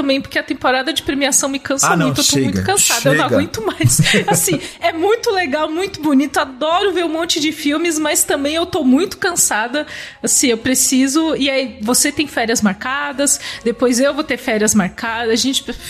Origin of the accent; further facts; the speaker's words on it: Brazil; Porque eu posso falar mal do Neymar. Porque eu sou brasileira.